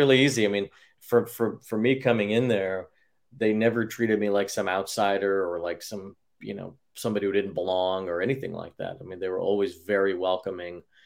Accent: Chicago, Illinois, United States; it would have been a lot more intimidating for me to sit next to Pat Hughes growing up in Chicago

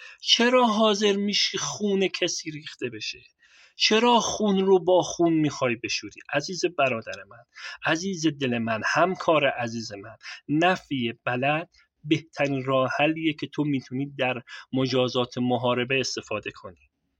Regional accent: Iran; منم ایرانیم

